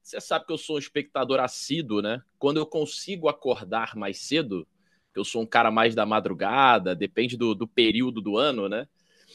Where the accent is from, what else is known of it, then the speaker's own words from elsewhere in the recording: Petrópolis, Rio de Janeiro, Brazil; a gente tinha uma banda de rock lá em Petrópolis, que é a minha cidade natal.